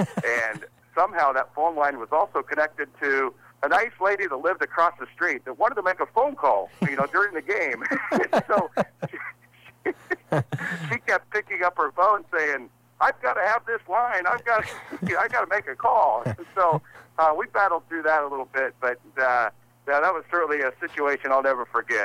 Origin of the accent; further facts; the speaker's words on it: Salina, Kansas, United States; An area that means so much to me growing up in Salina.